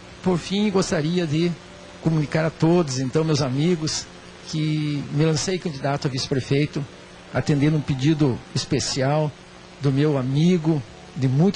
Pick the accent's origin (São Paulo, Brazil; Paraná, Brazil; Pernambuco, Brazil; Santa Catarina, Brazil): Paraná, Brazil; União da Vitória; born there; Eu sou nascido em União da Vitória